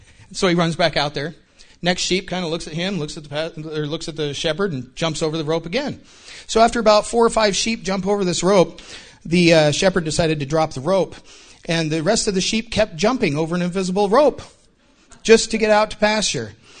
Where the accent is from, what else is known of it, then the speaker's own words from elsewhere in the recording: Kalispell, Montana, United States; I'm actually from Montana, so I know a little bit about sheep. Hold the jokes until later. But I was born and raised in Kalispell, Montana.